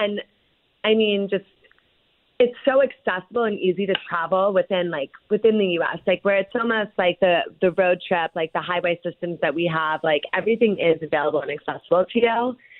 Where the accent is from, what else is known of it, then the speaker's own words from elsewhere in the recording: New Jersey, United States; I am from New Jersey, as you know, we've mentioned.